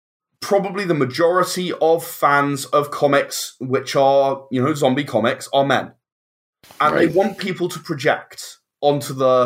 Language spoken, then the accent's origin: English; England, United Kingdom; Yeah, and I love that, you know, being English, I love that wry humor that you can bring into it.